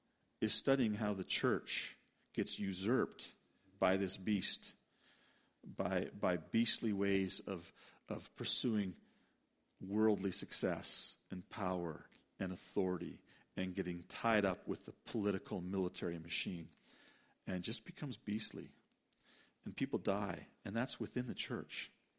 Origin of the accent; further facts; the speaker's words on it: Canada; And I love the fact that I'm Canadian, but that is not my first citizenship.